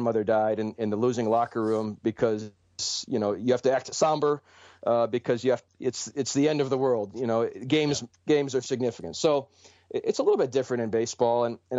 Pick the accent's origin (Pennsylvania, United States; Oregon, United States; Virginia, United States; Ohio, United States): Ohio, United States; Cleveland; I mean, Detroit reminds me a lot of Cleveland, which is my hometown, where I'm from.